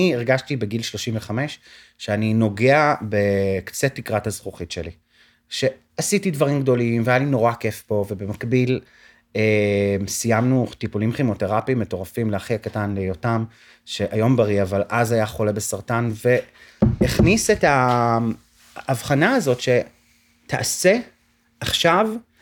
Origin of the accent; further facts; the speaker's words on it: Tirat Carmel, Haifa District, Israel; אני גדלתי בטירת הכרמל, פריפריה, קטנה וחמודה ליד חיפה